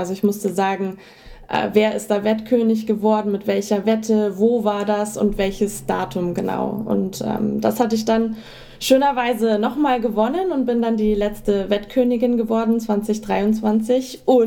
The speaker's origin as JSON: {"language": "German", "region": "Hamburg", "country": "Germany", "said": "ich bin ja eigentlich aus Hamburg."}